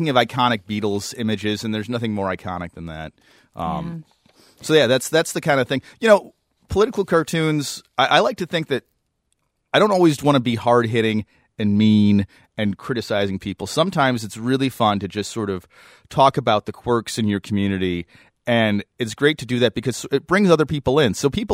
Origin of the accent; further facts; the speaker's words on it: Wisconsin, United States; But not every cartoon has to show that I'm from Wisconsin